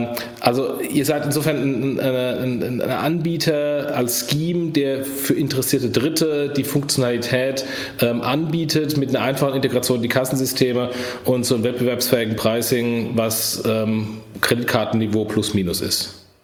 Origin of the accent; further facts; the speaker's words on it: Frankfurt, Hesse, Germany; Ja, da hake ich hier als Frankfurter.